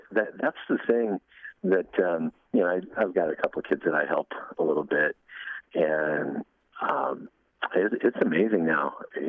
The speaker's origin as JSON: {"language": "English", "town": "Seattle", "region": "Washington", "country": "United States", "tie": "born or raised there", "said": "Born and raised in Seattle, and I always wanted to go to University of Washington"}